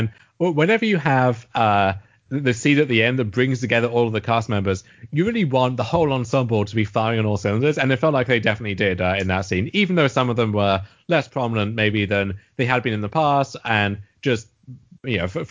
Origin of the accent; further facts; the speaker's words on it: United States; So as an American, I don't know if stuff like the Ant and Dec cameo